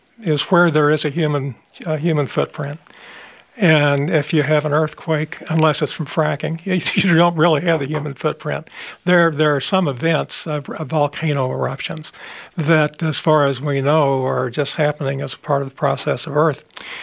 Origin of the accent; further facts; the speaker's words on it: Paducah, Kentucky, United States; My hometown of Paducah, Kentucky, was devastated when the Ohio River flooded in 1931.